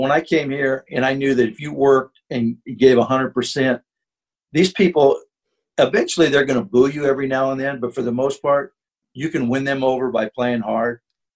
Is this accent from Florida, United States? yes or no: no; California, United States; moved away; people say, you know, when I say I'm from California, they go, why didn't you go back?